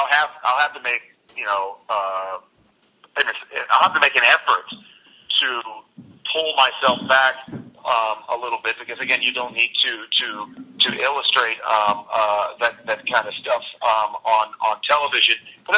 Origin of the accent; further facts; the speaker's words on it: Houston, Texas, United States; I grew up here basically. I'm not originally from Houston, but I've been here since I was five.